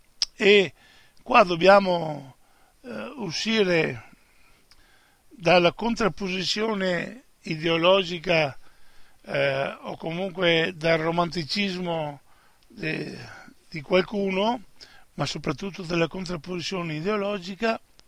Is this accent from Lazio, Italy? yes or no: no; Veneto, Italy; E poi noi, anche come veneti, non solo come veneti